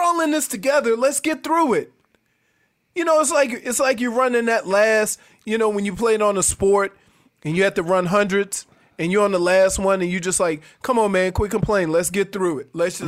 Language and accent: English; Louisiana, United States; I'm from Louisiana. That's the only reason why.